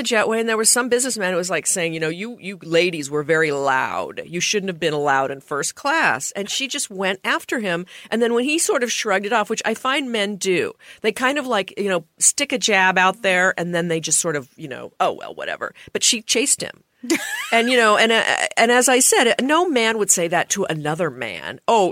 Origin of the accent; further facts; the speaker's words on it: Portland, Oregon, United States; But when I did my first book reading at Powell's in my hometown of Portland